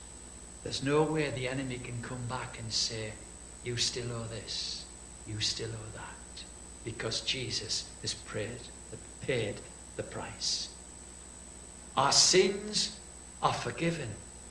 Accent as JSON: {"language": "English", "country": "United Kingdom", "said": "We say, well, we're British. We live here."}